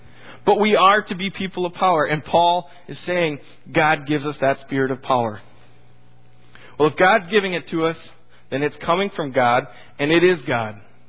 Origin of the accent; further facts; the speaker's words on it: McGregor, United States; I come from McGregor, so I would definitely attend one of these churches.